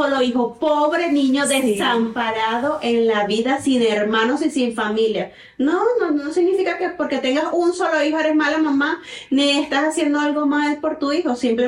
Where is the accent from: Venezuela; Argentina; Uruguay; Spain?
Venezuela; also born or lived in Querétaro, Mexico; now in Dallas, United States; Yo soy venezolana. Estuve viviendo 8 años en México, en la ciudad de Querétaro, a la cual amo profundamente. Y recientemente, hace algunos meses, me mudé al área de Dallas